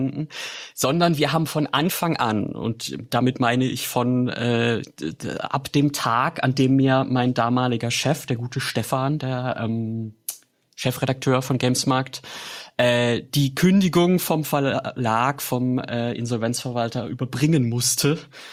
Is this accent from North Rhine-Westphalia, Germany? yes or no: no; Baden-Württemberg, Germany; Ich komme aus Baden-Württemberg, ich kann das.